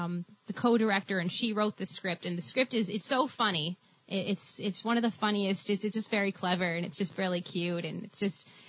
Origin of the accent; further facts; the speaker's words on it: Salem, Massachusetts, United States; And I grew up in Salem, and at the time I had moved back to Salem. And I was living across from the witch house on Essex Street